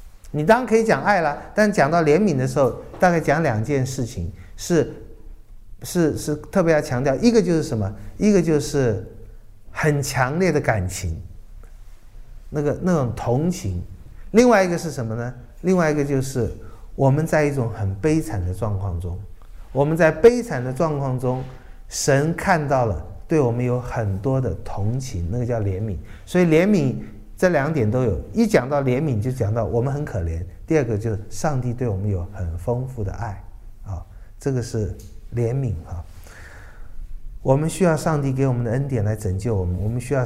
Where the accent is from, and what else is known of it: China